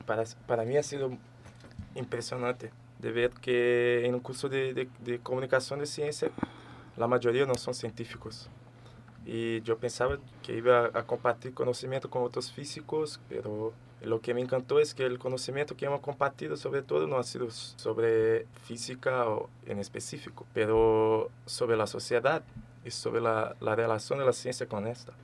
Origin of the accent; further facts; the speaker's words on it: Brazil; Spanish is a second language; digo por mi parte que vengo de Brasil